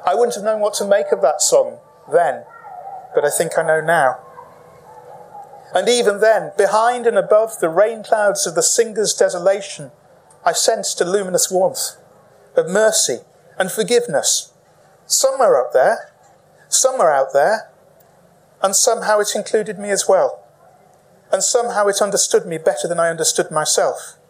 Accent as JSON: {"language": "English", "town": "Bolton", "region": "North West England", "country": "United Kingdom", "tie": "born or raised there", "said": "I grew up in Bolton. It rains a lot. It's a lovely place. I'm reconciled with Bolton now. I wasn't then."}